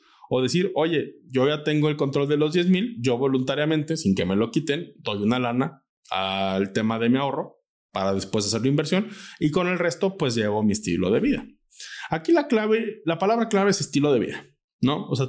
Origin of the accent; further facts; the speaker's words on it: Mexico; Si nosotros como mexicanos supiéramos manejar bien una tarjeta de crédito